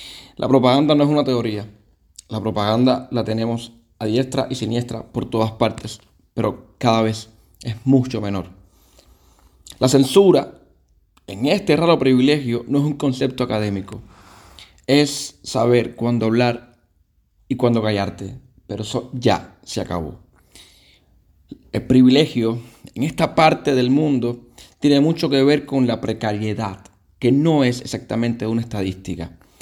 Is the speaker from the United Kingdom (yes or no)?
no; Havana, Cuba; Tengo 32 años. Soy nacido y criado en La Habana, Cuba.